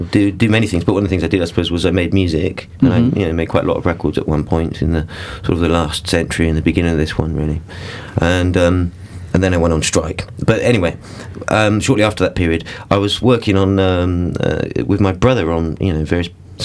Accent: Wales, United Kingdom; Well, I'm from South Wales originally

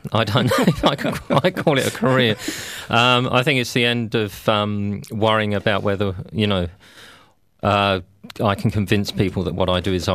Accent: London, United Kingdom; actually I'm from South London, but the accents are very similar.

